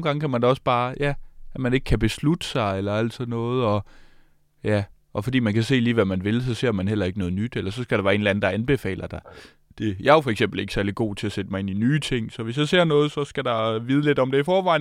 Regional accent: Odense, Region of Southern Denmark, Denmark; jeg er fra Odense, og vi er ikke bange for AI, fordi vi er jo fra den by, H.C. Andersen

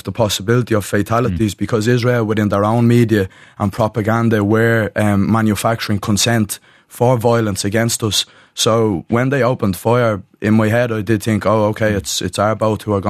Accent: Ireland; us as Irish people

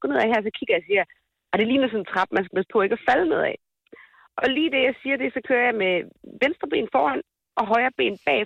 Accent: Løkken, North Denmark Region, Denmark; Jeg kommer fra Løkken.

